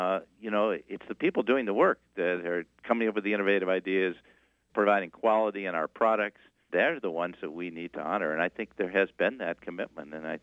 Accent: Grand Rapids, Michigan, United States; I grew up in Michigan, in Grand Rapids, actually, on the west side of the state

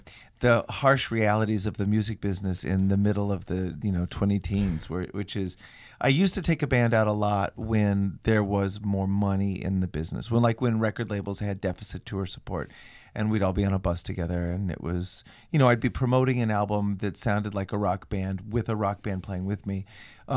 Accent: Dallas, Texas, United States; also born or lived in Manhattan / Los Angeles; now in Hudson Valley, United States; I grew up in Dallas. I live now in the Hudson Valley, just north of Manhattan.

